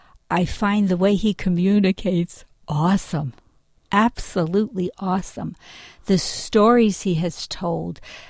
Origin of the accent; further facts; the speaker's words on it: Florida, United States; also born or lived in New Jersey; Then when I was almost right about 11, my parents moved to Florida and they took me with them. And then I was living in Florida until I went off to college.